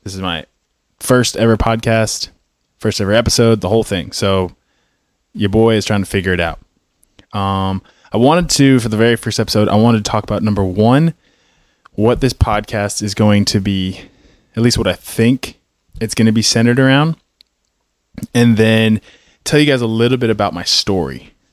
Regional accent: North Carolina, United States; also born or lived in Florida; I grew up in Florida, or I was born in Florida, grew up in North Carolina in the mountains, the western part.

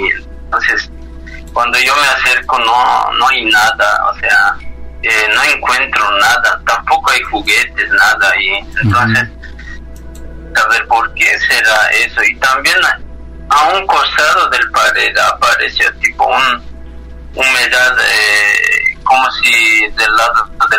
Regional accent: La Paz, Bolivia; yo soy justamente allá de Bolivia, La Paz, Bolivia, de la altura. Vivo exactamente de la localidad de Achacachi.

